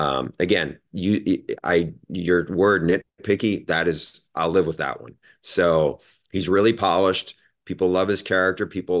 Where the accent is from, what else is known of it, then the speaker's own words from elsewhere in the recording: New York, United States; growing up in New York State, like I remember when Brian Kelly was not the Brian Kelly, the coach, it was the linebacker.